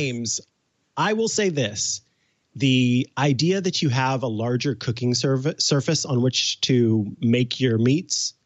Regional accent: Midwest, United States; Again, I come from the Midwest where everybody and their mother has AC, because you kind of have to if you want to survive there and not be miserable.

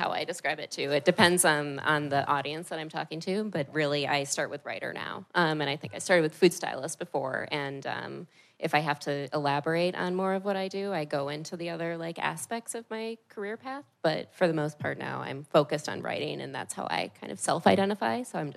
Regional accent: Wisconsin, United States; I grew up in Wisconsin. There wasn't a whole lot of like forward momentum there in the publishing field.

